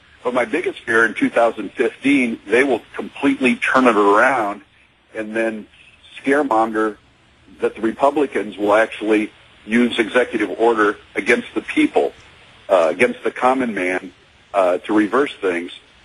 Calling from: Coronado, California, United States; Hi, Michael. I'm actually in Coronado, C

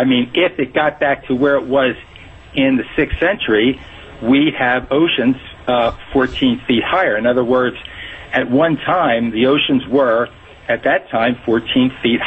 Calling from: Boise, Idaho, United States; Oh, Boise, Idaho.

